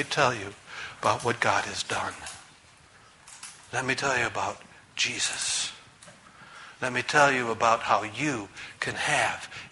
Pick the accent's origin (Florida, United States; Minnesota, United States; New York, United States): Minnesota, United States; Okay, I'm from Minnesota. The Mall of America, been there many times, could tell you lots of things about it.